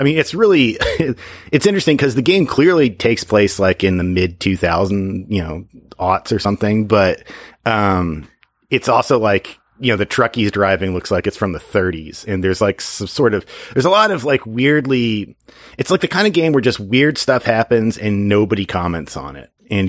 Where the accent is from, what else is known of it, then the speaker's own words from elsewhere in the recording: Indiana, United States; And so I grew up in Indiana, which is one state north. It's the state right above Kentucky.